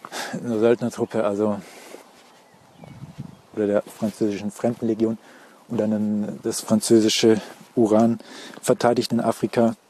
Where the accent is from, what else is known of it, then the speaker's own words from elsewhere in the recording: Germany; wenn man da als Deutscher herkommt, dann kommt man auch als Faschist dahin. Und ja, also von dem her, es ist so logisch, das zu affirmieren, wie ich sagte, alle Deutschen sind Nazis, wir haben sie sind Nazis.